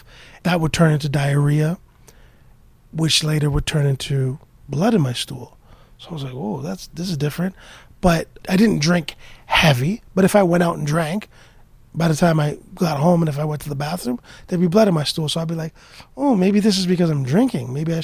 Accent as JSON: {"language": "English", "town": "Scarborough", "region": "Ontario", "country": "Canada", "tie": "born or raised there", "said": "I was raised in Scarborough, Ontario"}